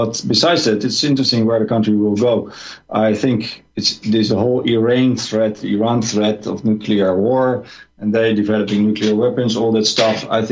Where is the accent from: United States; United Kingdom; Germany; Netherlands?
Netherlands; English is a second language; now in France; Holland, but I left there after almost 1.5 weeks, actually. It's the shortest stay I ever had in my home country